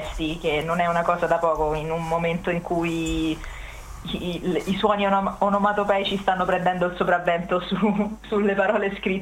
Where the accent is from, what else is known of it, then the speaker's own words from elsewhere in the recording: Rome, Lazio, Italy; sono una cantante e produttrice romana